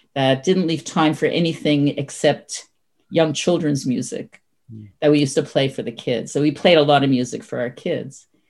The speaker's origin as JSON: {"language": "English", "town": "Toronto", "region": "Ontario", "country": "Canada", "tie": "born or raised there"}